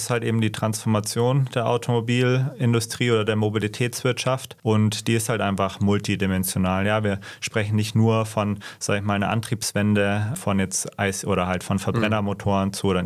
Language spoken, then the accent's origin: German; Bavaria, Germany; now in Berlin, Germany; Wir sitzen ja hier heute in Berlin, aber ursprünglich bin ich aus dem Süden Deutschlands, habe in München studiert, bin im Alpenvorland aufgewachsen